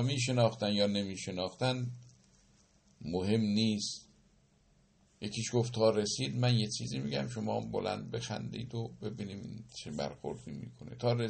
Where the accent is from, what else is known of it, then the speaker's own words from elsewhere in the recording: Iran; برای ما هم به عنوان یک ایرانی واقعا برای ما افتخار